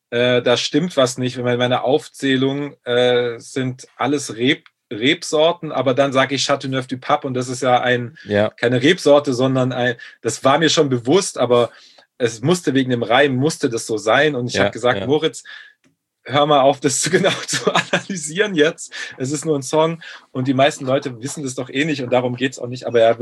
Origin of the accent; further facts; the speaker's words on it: Baden-Württemberg, Germany; ich komme aus Baden-Württemberg